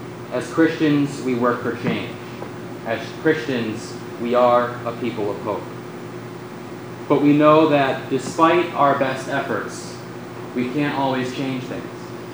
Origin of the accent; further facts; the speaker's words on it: Connecticut, United States; And I've come from Connecticut, where I'm from.